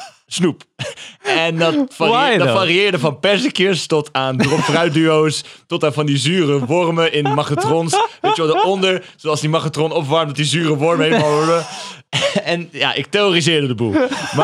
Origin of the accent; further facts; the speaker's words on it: Bosnia & Herzegovina; Nee, maar ik kom uit Bosnië